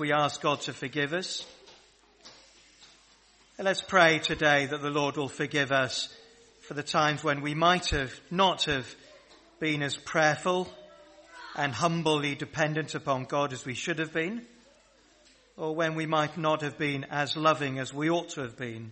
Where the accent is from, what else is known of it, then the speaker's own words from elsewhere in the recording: United Kingdom; So, I'm glad I'm British and not French.